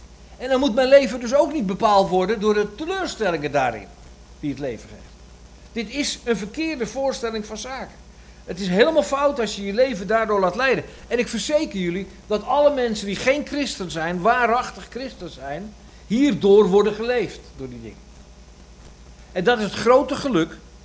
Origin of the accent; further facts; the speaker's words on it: Netherlands; Nou, ik ben een Nederlandse man.